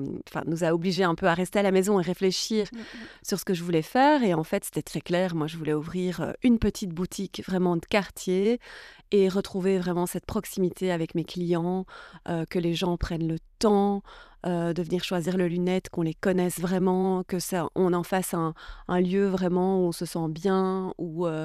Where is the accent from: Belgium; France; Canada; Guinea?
Belgium; Brussels, Brussels-Capital Region; je suis née, j'ai grandi à Bruxelles. J'ai été à l'école à Bruxelles, j'ai fait toute ma scolarité classique à Saint-Pierre